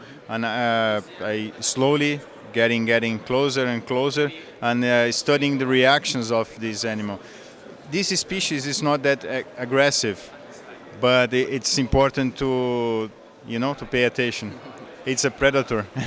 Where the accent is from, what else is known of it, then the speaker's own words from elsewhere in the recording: Brazil; from Brazil.